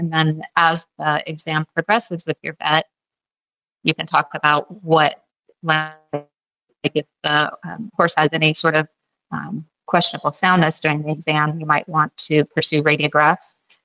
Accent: Canby, Oregon, United States; I grew up in Western Oregon in the Canby area, and my mom enabled me by getting me my first pony when I was 2 years old.

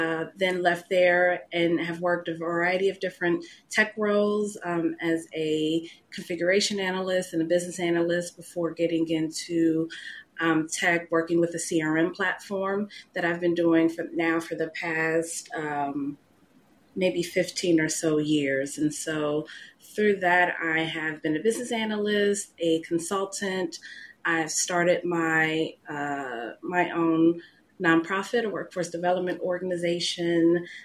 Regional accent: Cincinnati, Ohio, United States; moved away as an adult; also born or lived in Florida / North Carolina; now in Atlanta, United States; Yeah, so I am from Cincinnati, Ohio. I grew up there and then transitioned to Florida, where I went to Bethune-Cookman University.

